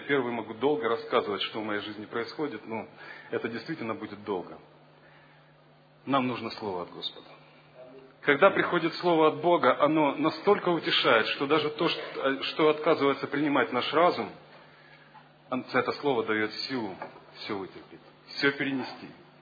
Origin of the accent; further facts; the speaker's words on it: Kyiv, Ukraine; Я из Киева.